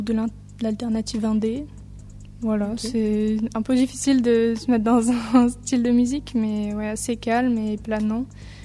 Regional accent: Brittany, France; qui peut ramener quelque chose d'assez celtique, vu que je suis bretonne.

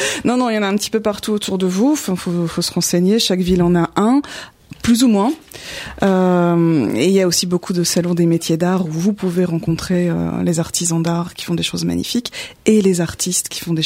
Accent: Hauts-de-France, France; je suis nordiste

